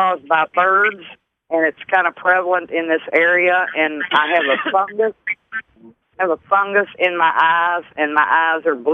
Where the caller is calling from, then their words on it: Kentucky, United States; from Kentucky, and I used to call all the time